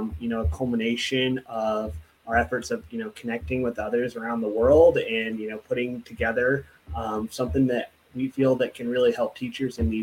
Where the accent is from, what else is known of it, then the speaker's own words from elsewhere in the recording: San Diego, California, United States; I'm from San Diego, California.